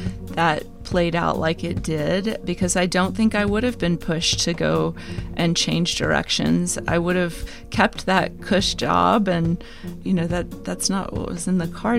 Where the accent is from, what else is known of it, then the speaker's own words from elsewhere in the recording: the South, United States; You know, I'm from the South, so writing letters has always been a big part of my upbringing.